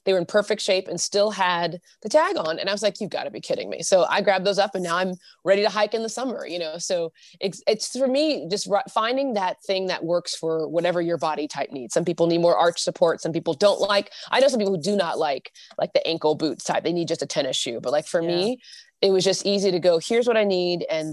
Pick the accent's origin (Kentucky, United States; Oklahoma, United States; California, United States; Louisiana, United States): Oklahoma, United States; I'm from Oklahoma, I'll butcher every name, so it's all good.